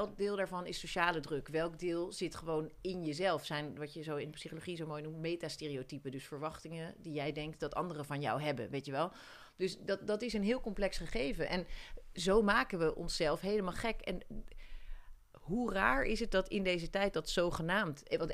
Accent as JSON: {"language": "Dutch", "town": "Voorburg", "region": "South Holland", "country": "Netherlands", "said": "Ik kom uit Voorburg"}